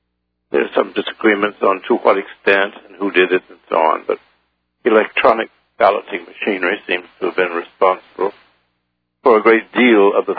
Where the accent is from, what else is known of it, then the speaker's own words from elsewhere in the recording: Washington, District of Columbia, United States; I was brought up in Washington, D.C., my grandfather, in my grandfather's house.